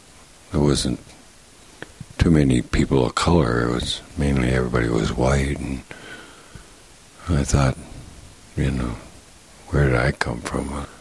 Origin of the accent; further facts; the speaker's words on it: Minneapolis, Minnesota, United States; I was raised in Minnesota. I was born in the town of Minneapolis.